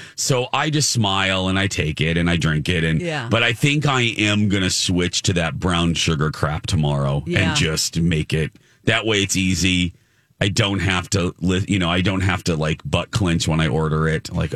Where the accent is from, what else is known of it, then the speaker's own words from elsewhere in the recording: Minnesota, United States; and I'm too Minnesotan. I don't want to say anything because I don't want to be that guy.